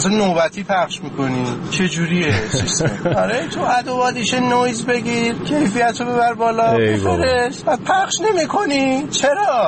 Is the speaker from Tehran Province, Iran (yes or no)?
yes; Tehran, Tehran Province, Iran; الان ساون، ولی بچه تهرانم فعلا.